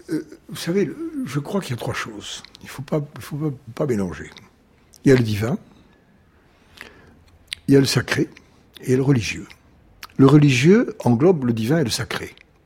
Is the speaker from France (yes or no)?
yes; Rodez, Occitanie, France; born there; vous rapprochez de mon lieu d'origine. Sylvanès, c'est dans l'Aveyron. Et je suis né à Rodez.